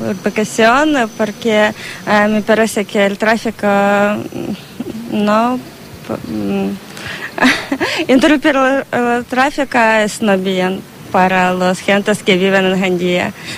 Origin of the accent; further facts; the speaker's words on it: Zaporizhzhia, Zaporizhzhia Oblast, Ukraine; Spanish is a second language; Y yo soy del sur de Ucrania, vivía en Zaporizhia, y es ciudad que casi ocupada de Rusia.